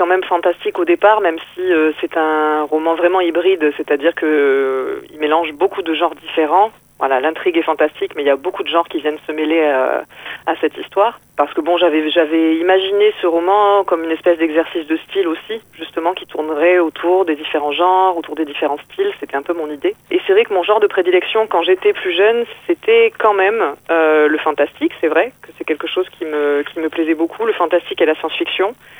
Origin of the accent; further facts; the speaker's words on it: Provence-Alpes-Côte d'Azur, France; now in Nîmes, France; aujourd'hui je vis à Nîmes dans le Gard, mais je suis originaire de la Côte d'Azur. C'est une région à laquelle je suis vraiment très attachée encore aujourd'hui.